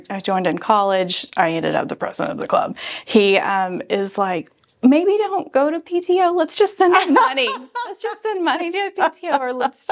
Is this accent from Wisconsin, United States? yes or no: no; Moody, Oklahoma, United States; in Moody, Oklahoma. It's about 15 miles north of Tahlequah. And my family has a cattle ranch